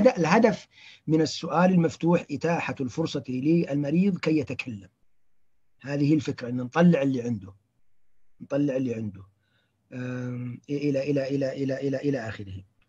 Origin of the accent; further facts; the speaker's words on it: Najd, Saudi Arabia; احنا بالعاميه عندنا في نجد نقول تكسير الكلام، يكسر الكلام